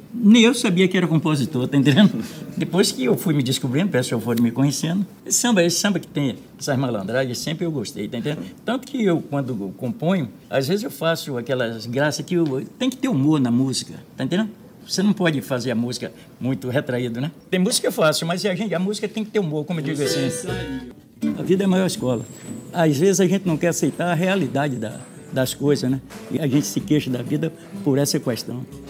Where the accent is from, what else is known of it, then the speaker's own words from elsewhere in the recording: São Caetano, Brazil; Rapaz, eu sou lá de São Caetano, nasci em São Caetano.